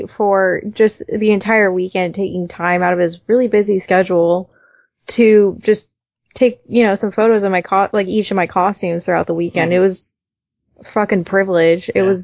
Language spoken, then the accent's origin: English; West Coast, United States; but I'm from the West Coast, and we don't do humidity at all.